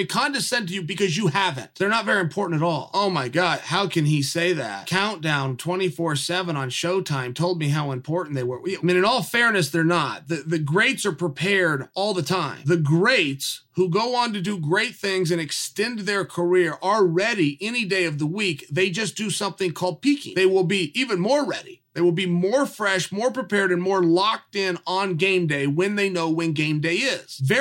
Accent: Oregon, United States; I'm from Oregon. I'm in Oregon talking to you guys right now, and the story took place in Oregon.

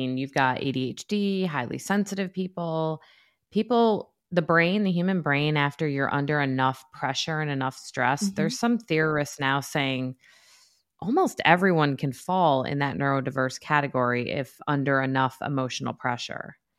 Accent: New York, United States; And I'm from New York.

